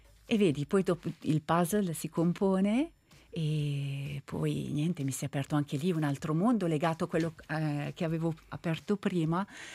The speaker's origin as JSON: {"language": "Italian", "town": "Giubiasco", "region": "Ticino", "country": "Switzerland", "tie": "born or raised there", "said": "io sono cresciuta a Giubiasco, conosco, so dove sono"}